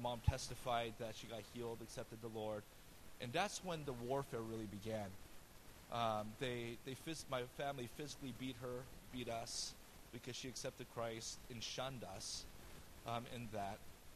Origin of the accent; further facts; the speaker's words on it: San Jose, California, United States; also born or lived in Oakland; And so I grew up in San Jose and Oakland.